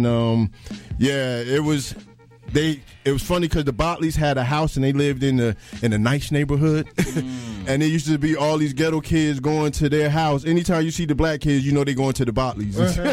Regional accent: New Jersey, United States; And in dream sheet, you know, I'm from Jersey, right out.

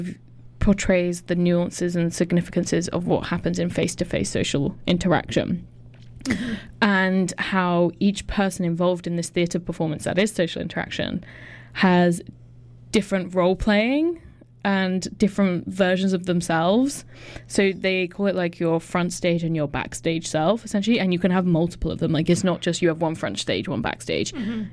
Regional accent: Canada; I'm technically Canadian.

